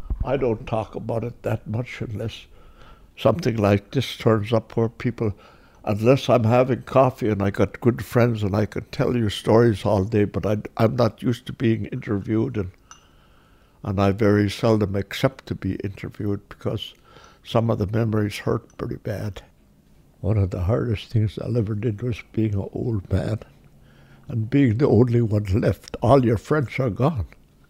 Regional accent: Akiak, Alaska, United States; moved away as an adult; I was born in 1928. I was born in Akyak. I was 18 years old when I left here. I'd never been any place. The biggest town I ever was in was Bethel.

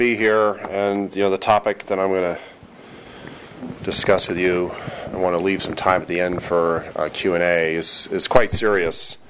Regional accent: Vermont, United States; when I was growing up in Vermont, one of the highlights of the year was the Vermont town meeting.

